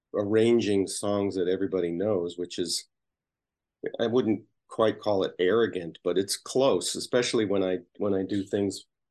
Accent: Chicago, Illinois, United States; moved away; also born or lived in California; I grew up outside Chicago. We did have snow, plenty of it, but I didn't have to drive in it. So that was okay. And then my parents dragged us to California, which I'm happy they did too.

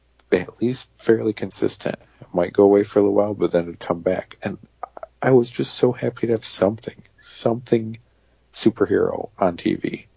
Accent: New York, United States; But for me, growing up in New York, WPIX, Channel 11, mm-hmm.

